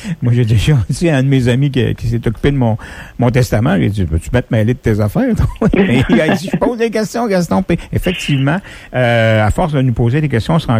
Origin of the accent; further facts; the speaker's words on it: Quebec, Canada; Ah, puis je peux vous dire, chez nous, en Beauce, c'est pas mal ça, hein.